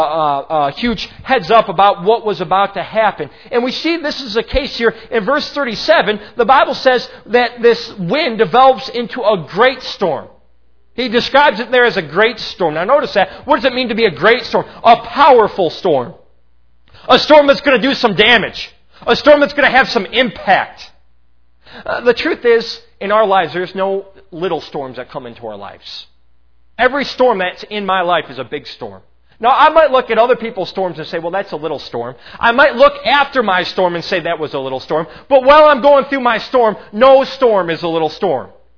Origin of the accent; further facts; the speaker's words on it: Lemont, Illinois, United States; I grew up in Lamont, Illinois, a little bit outside of Chicago there.